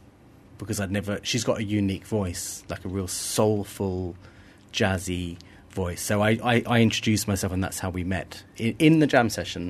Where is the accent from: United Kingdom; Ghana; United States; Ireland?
United Kingdom; London; Well, I guess growing up in London, you were exposed to different styles of music, reggae, soul, jazz, pop music.